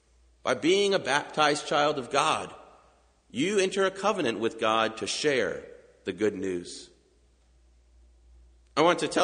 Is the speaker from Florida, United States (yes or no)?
yes; Orlando, Florida, United States; I think back to the church that I grew up in outside Orlando.